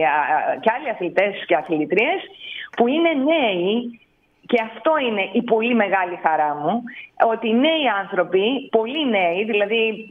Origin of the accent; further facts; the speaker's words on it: Greece; Δυστυχώς ξεκινάμε και εδώ ως Έλληνες από την αρχή με τη μεικτή αυτή κατηγορία.